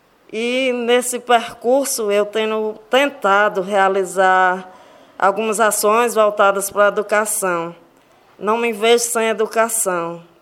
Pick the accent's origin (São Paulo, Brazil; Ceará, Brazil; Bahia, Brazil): Ceará, Brazil; Eu sou aqui mesmo de Vaz Alegre, nasci aqui … de Vicentina. Estudei praticamente no Crato, eu morava lá, estudava no Diocesano, no Santa Teresa.